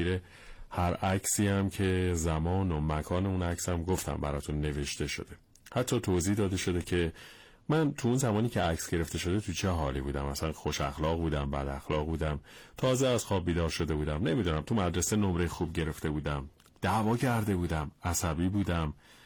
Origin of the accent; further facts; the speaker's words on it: Isfahan, Iran; اصالتا اصفهانیم و 72 سال دارم. 53 سال پیش در روستای زیبای شیلوشت تالش گیلان سپاه دانش بودم.